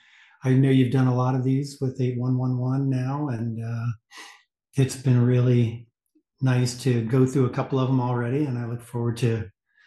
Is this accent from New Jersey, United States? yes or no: yes; Montclair, New Jersey, United States; And so we lived in Montclair. And he would take the train in to the city every day. So it was just growing up in New Jersey, in the suburbs of New